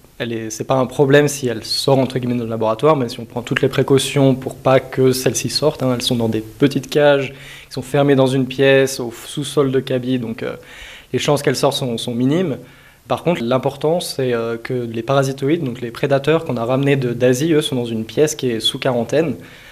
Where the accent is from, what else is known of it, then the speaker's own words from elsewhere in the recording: Nice, Provence-Alpes-Côte d'Azur, France; moi, je suis français, je viens de la région de Nice, au sud de la France.